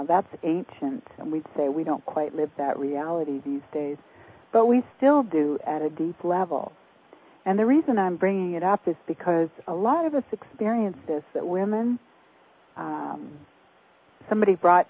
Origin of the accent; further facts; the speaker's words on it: Canada; when we were raised in Canada